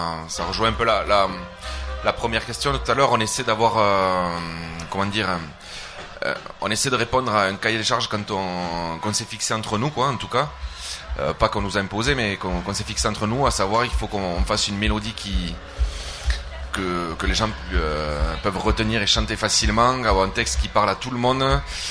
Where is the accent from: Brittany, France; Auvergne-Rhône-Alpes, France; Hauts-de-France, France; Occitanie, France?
Occitanie, France; Tarbes; Pour la plupart, on est originaire de Tarbes, dans le sud-ouest.